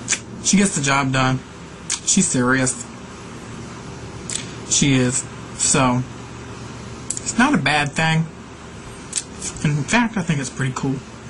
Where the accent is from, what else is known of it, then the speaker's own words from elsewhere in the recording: Atlanta, Georgia, United States; I'm from Atlanta, Georgia. I was born and raised here. Lived outside of Metro Atlanta I'll be 30 in September, so for 30 years.